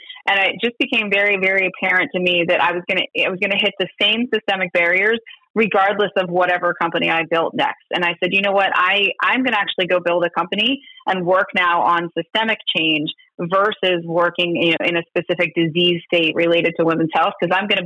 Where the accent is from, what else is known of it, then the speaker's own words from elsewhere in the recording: United States; I think I grew up in America truly believing in my individual vote matters, and it does.